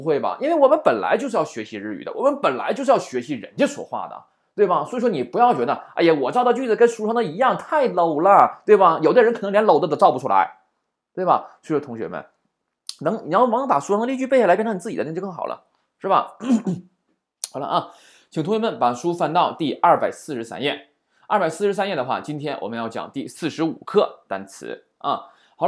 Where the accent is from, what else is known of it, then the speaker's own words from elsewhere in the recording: China; 我们中国人就是怎么的呢？